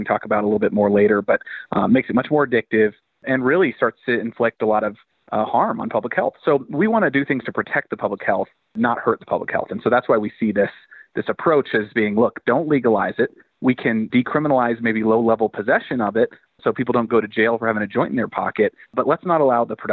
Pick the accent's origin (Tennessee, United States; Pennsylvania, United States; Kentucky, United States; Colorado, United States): Colorado, United States; I am from Colorado. So I lived before, during, and after legalization.